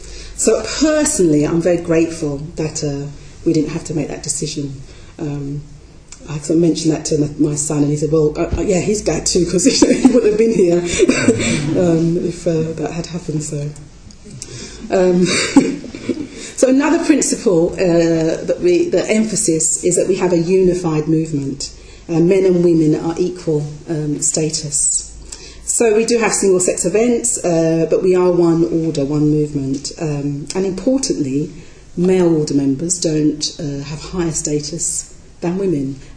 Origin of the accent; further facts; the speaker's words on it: London, United Kingdom; accent: Cockney; My parents were Caribbean, they come over to this country, I grew up in East London, you know, Cockney, you know, in a minority.